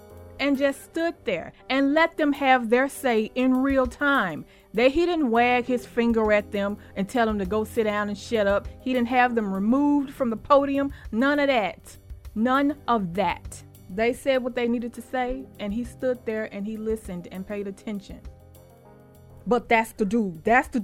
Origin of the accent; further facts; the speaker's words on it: the South, United States; But I'm from the South, honey.